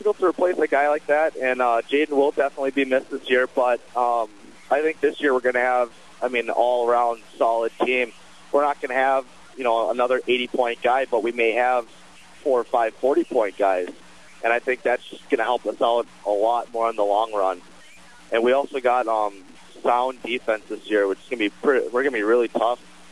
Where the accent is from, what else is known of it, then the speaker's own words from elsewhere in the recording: Stillwater, Minnesota, United States; now in Kearney, United States; I started out in Stillwater, Minnesota. I was recruited by Waterloo. I played there for a season.